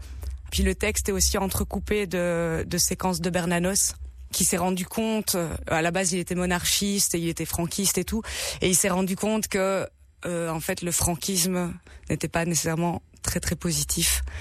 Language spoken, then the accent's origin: French; Liège, Wallonia, Belgium; Quand j'avais 13 ans, je trouvais que j'étais pas belge, que j'étais espagnole parce que je me sentais différente, je suis liégeoise et tout, donc voilà, je me sentais pas d'ici quoi